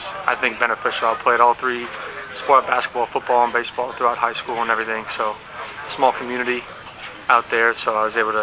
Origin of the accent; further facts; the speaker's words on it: Santa Cruz, California, United States; from Santa Cruz, California. And came up here a couple weeks ago.